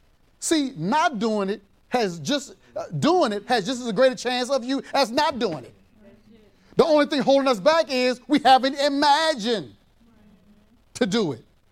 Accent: Louisiana, United States; We're from Louisiana. Man, we ain't never saw no stuff like that.

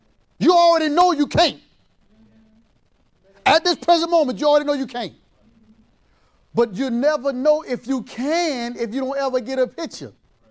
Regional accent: Louisiana, United States; We're from Louisiana. Man, we ain't never saw no stuff like that.

